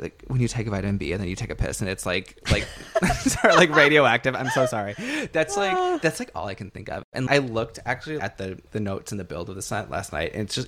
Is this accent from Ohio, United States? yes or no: no; Rockford, Illinois, United States; I remember where I grew up in Rockford, Illinois.